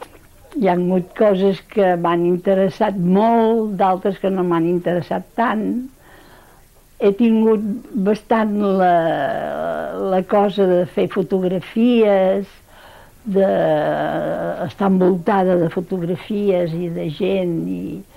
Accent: Girona, Catalonia, Spain; Heu de tenir en compte que jo sóc filla de Girona. Vaig néixer a Girona.

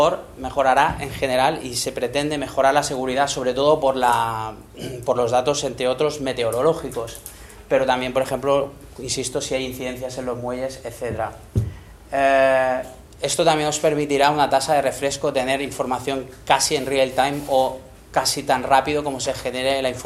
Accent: Barcelona, Catalonia, Spain; incluso para los que somos de Barcelona

